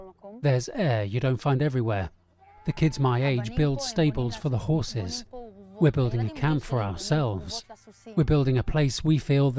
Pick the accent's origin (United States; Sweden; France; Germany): France; moved away; I am an immigrant. I came from France. I grew up in a much more open environment.